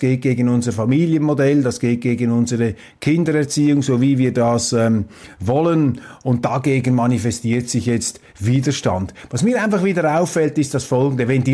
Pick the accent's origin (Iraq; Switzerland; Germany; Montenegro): Switzerland; Ich muss Ihnen sagen, als Schweizer glaube ich, haben wir ein Interesse daran